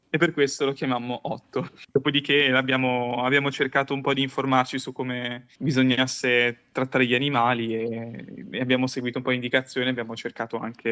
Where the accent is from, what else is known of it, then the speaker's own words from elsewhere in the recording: Liguria, Italy; dovevo portare la mia ragazza a vedere la Liguria, la mia terra natia